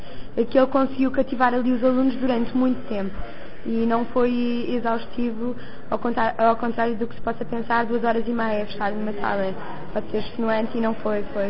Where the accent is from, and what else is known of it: Leiria, Portugal